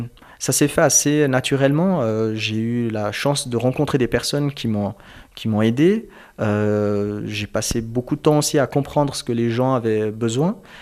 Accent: Germany; now in Switzerland; Je suis d'origine turque et kurde. J'ai grandi en Allemagne et j'ai fait ma scolarité ici en Suisse.

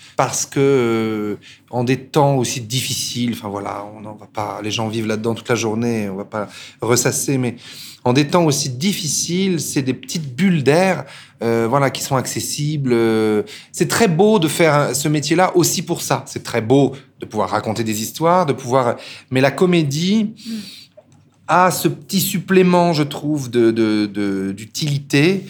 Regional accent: Paris, Île-de-France, France; Moi, je suis Parisien moi-même

